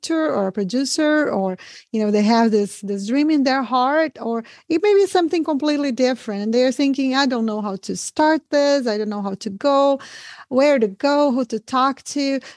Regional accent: Brazil; And, you know, and I'm from Brazil originally, so that's where and they don't speak English.

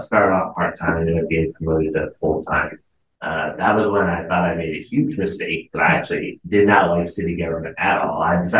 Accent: Grapevine, Texas, United States; So I grew up in Grapevine for most of my childhood. I ended up going to school in Arkansas, and then I came back to go to UNT

